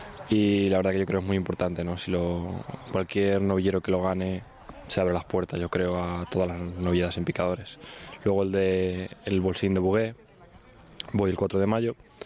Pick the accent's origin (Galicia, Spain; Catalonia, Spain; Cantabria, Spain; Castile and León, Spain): Cantabria, Spain; Vargas; En Vargas. Y la verdad que muy contento de poder torear allí en mi pueblo.